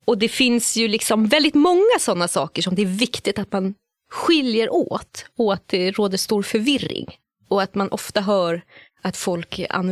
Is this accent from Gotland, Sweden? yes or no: yes; Gotland, Sweden; accent: Gotlandic; jag är uppvuxen på landsbygden på Gotland. Jag kan prata gotländska, men jag gör det bara om jag pratar med någon annan som pratar gotländska.